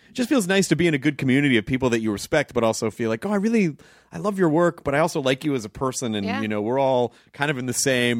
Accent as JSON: {"language": "English", "town": "Memphis", "region": "Tennessee", "country": "United States", "tie": "born or raised there", "also_born_or_lived": "Kentucky / Florida / Arkansas", "said": "Because I was born in Kentucky and then lived in Florida for a couple of years. And then when I was like 8, we moved to Arkansas for 6 months, and then Memphis"}